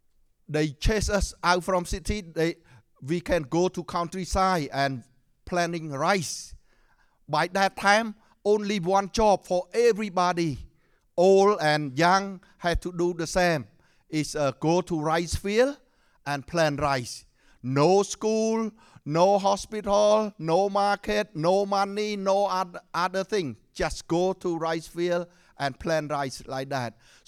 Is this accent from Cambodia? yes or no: yes; Cambodia; born there; English is a second language; Yes, I was born in Cambodia. I'm Cambodian, and maybe some of you don't know where Cambodia is.